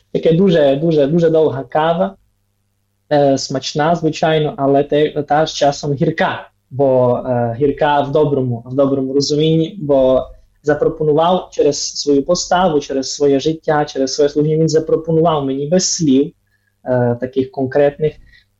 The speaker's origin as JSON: {"language": "Ukrainian", "region": "Zakarpattia Oblast", "country": "Ukraine", "said": "я походжу з Закарпаття. Із греко-католицької сім'ї"}